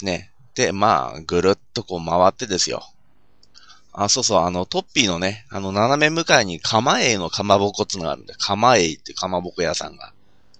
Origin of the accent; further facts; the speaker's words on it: Hokkaido, Japan; 北海道はね、まあ、道民としてね、感ずるところは